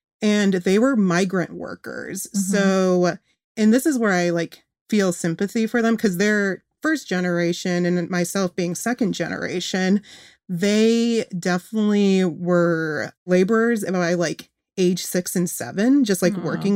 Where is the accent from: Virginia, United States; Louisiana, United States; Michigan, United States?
Michigan, United States; Kalamazoo; I was born and raised in Michigan. If we need to pinpoint the town, Kalamazoo. And I grew up there and it was fine. It's on the west side of the state.